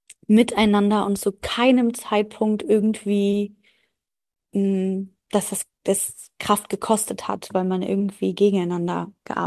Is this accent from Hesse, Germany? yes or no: no; Aachen, North Rhine-Westphalia, Germany; also ich komme aus Aachen oder wir kommen aus Aachen